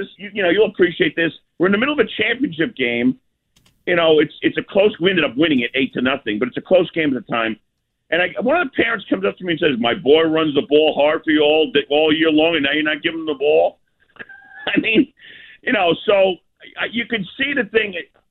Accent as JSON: {"language": "English", "town": "Livingston", "region": "New Jersey", "country": "United States", "tie": "born or raised there", "said": "I coached junior football in my hometown of Livingston, New Jersey."}